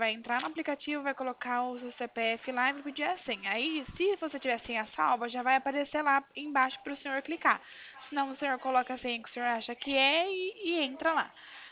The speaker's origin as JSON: {"language": "Portuguese", "town": "Araras", "region": "São Paulo", "country": "Brazil", "said": "Eu sou de Araras."}